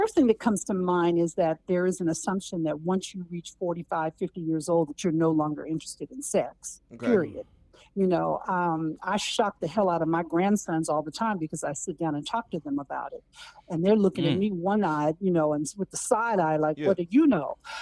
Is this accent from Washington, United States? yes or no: no; Berkeley, California, United States; I grew up in Berkeley, California. It didn't get no more free love than that.